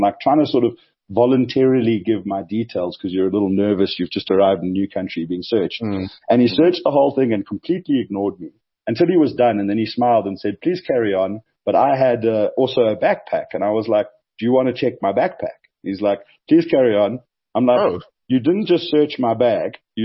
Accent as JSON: {"language": "English", "country": "South Africa", "said": "I didn't want him to carry my bag because I'm South African."}